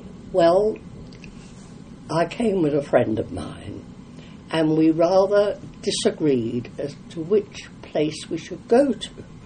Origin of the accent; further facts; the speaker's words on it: London, United Kingdom; now in Burton, United Kingdom; although I've lived here in Burton many years longer than I lived in my hometown, which was London, I still realise that I am not a genuine Burtoner.